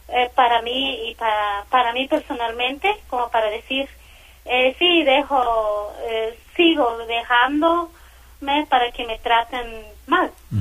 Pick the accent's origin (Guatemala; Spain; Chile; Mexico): Guatemala; como guatemalteca y mujer indígena